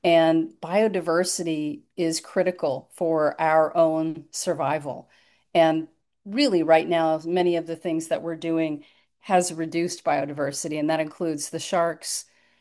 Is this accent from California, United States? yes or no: no; Colorado, United States; I think when I was a young kid, I grew up in Colorado and a landlocked state